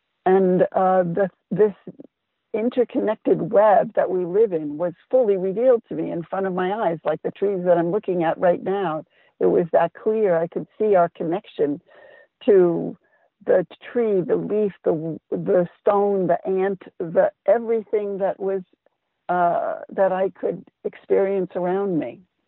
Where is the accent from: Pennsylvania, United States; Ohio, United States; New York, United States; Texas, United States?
New York, United States; And I grew up in New York, I think as you are a New Yorker.